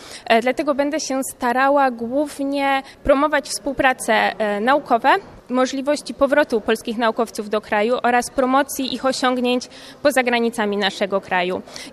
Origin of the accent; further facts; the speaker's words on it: Los Angeles, California, United States; Polish is a second language; przyjechałam z Los Angeles, z Kalifornii. Reprezentuję młodą Polonię na zachodnim wybrzeżu Stanów Zjednoczonych.